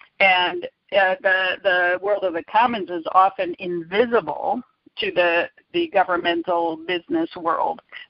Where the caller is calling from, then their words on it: San Jose, California, United States; I'm calling in from San Jose, California in the United States.